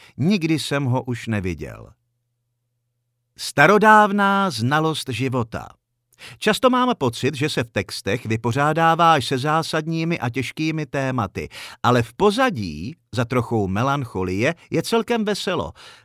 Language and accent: Czech; Prague, Czechia; Taky jsem byl z Prahy, Pražák, vypadalo to skoro na třídní problém.